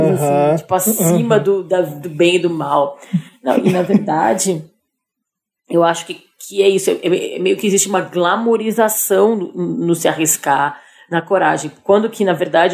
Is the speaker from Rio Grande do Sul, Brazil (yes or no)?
yes; Porto Alegre, Rio Grande do Sul, Brazil; moved away as an adult; now in São Paulo, Brazil; eu quando saí de Porto Alegre pra vir morar em São Paulo